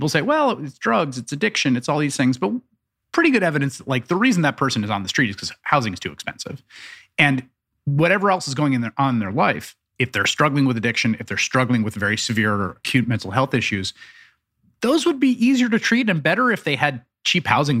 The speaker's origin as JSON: {"language": "English", "town": "Bronx", "region": "New York", "country": "United States", "tie": "born or raised there", "also_born_or_lived": "Washington, D.C. / Chicago / Providence", "said": "I grew up in the Bronx. I've lived my whole life in cities. I lived in Washington, D.C., Chicago, New York, and Providence, Rhode Island."}